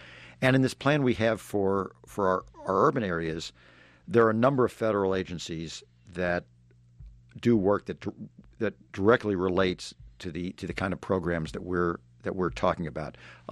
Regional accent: St. Louis, Missouri, United States; I'm a Midwesterner from St. Louis, which is about 3 hours away.

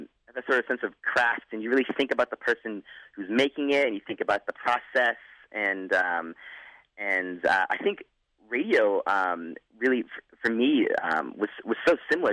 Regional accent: Lexington, Massachusetts, United States; now in St. Paul, United States; Well, I'm from Boston area. I'm from Lexington. I go to school in St. Paul, Minnesota, in McAllister.

